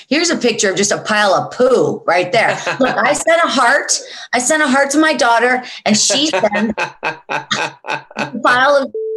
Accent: Gibsonia, Pennsylvania, United States; I grew up outside of Pittsburgh in a tiny little town called Gibsonia, where, there were no streetlights. There were no sidewalks. I mean, it was kind of rural

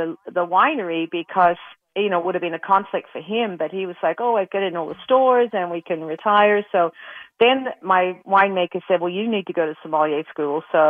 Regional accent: Australia; I came from Australia

